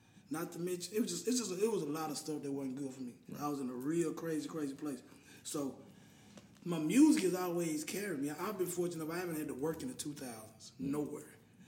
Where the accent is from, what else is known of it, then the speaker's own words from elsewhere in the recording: Nashville, Arkansas, United States; I'm from Nashville, Arkansas. I got five kids.